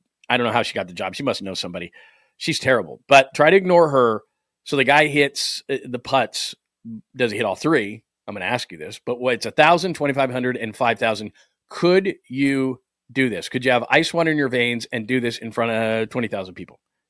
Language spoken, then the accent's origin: English; Utah, United States; Y'all, I'm from Utah.